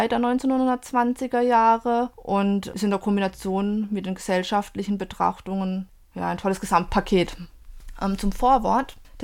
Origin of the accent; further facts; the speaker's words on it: Germany; Das war für mich ein bisschen schwierig, ich komme aus Südwestdeutschland.